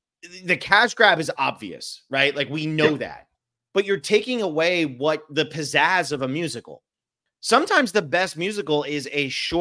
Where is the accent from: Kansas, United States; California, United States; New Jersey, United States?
New Jersey, United States; but I grew up in New Jersey and my parents had always wanted to see it.